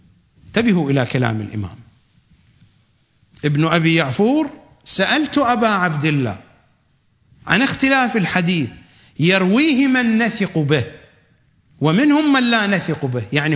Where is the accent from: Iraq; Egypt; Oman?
Iraq; accent: Iraqi colloquial; الزخرف كما نقول في لهجتنا العراقية الدارجة زرق ورق